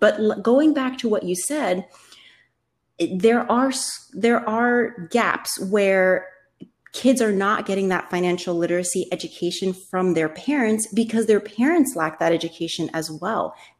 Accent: Miami, Florida, United States; Because I grew up in Richmond Heights. I live in Miami, Florida.

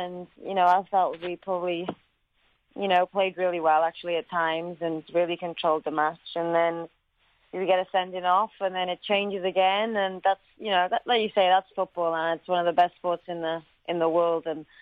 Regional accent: Wales, United Kingdom; And I think football for us as Welsh people now will be something that we can cheer for the next 10 years to 20 years, I believe.

